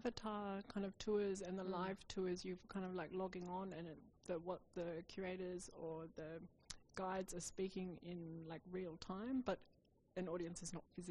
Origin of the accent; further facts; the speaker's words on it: Australia; now in Berlin, Germany; my background as an Australian artist living in Berlin